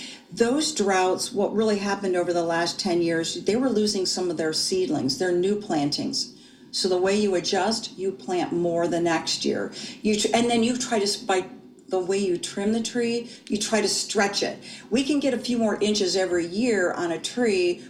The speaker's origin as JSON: {"language": "English", "region": "Michigan", "country": "United States", "tie": "born or raised there", "said": "Michigan, that's my home state. We call it the flat land, but we still like those hills and valleys."}